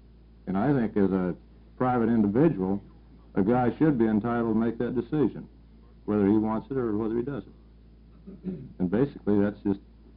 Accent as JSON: {"language": "English", "town": "Springfield", "region": "Oregon", "country": "United States", "said": "from Springfield, Oregon."}